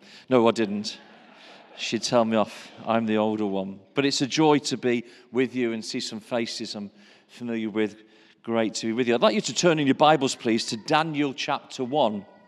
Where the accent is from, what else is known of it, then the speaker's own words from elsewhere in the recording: Birmingham, West Midlands, United Kingdom; I'm from Birmingham. I live in the Midlands, and so it feels like I'm on holiday just overnight.